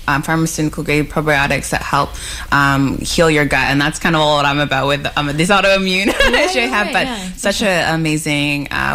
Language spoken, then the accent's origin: English; Vancouver, British Columbia, Canada; growing up in Vancouver and not being always vegan myself